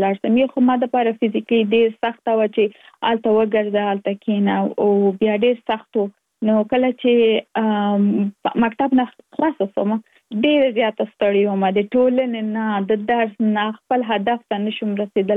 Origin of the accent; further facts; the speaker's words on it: Kabul, Afghanistan; now in Virginia, United States; زه اف کورس د افغانستان یم. په افغانستان کې زیږیدل لمړنۍ زده کړې مې په افغانستان په کابل کې تر سره کړې دي او وروسته لاغه لکه من ټول چی یو مسافر شوم په امریکا کې اوس په ورجینیا ایالت کې ژوند کوم.